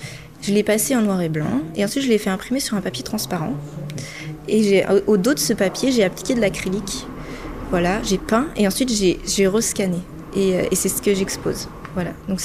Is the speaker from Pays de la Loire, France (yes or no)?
yes; Noirmoutier, Pays de la Loire, France; D'exposer pour la toute première fois en dehors de l'école à Noirmoutier, chez moi